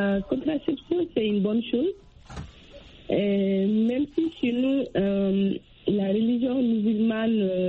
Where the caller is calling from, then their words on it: Mali; Chez nous, au Mali.